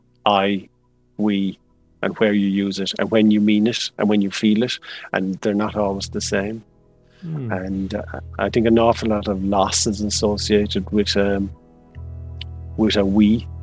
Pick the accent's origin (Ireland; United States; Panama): Ireland; Cork, Munster; also born or lived in Limerick; I was born in Limerick, moved to Cork when I was quite young, then moved away in my mid-20s